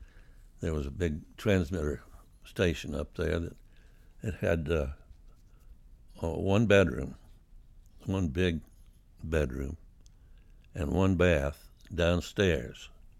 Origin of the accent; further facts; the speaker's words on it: Charlotte, North Carolina, United States; moved to Charlotte because the station had its studios in Charlotte, and we wanted a base there, and I was raised in Charlotte.